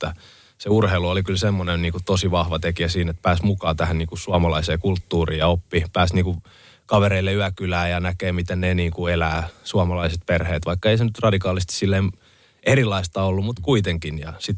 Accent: Helsinki, Uusimaa, Finland; Kyllä mä ajattelen suomen kielellä ja mun ystävät on kuitenkin täällä ja äiti ja sisko asuu Suomessa. Niin kyllä tää Suomi on mun kotimaa ja Helsinki on mun kotikaupunki. Mutta kyllä niin kuin Viro ja Esti on niin kuin mun sydämessä semmoinen niin kuin kuitenkin koti myös.

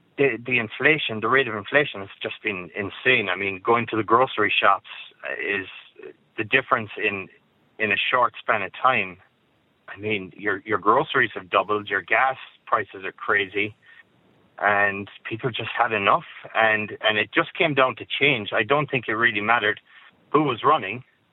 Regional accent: Florida, United States; There is a couple of things that were very disappointing in my home state of Florida

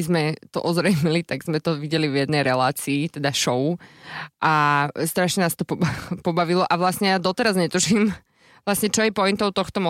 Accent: Bratislava, Bratislava Region, Slovakia; ja som dievča z Bratislavy

